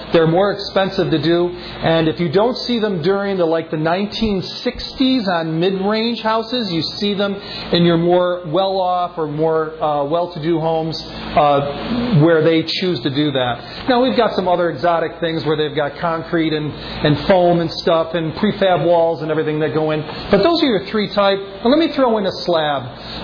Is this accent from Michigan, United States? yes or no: no; Buffalo, New York, United States; And then there's one that you hardly ever see that I grew up in Buffalo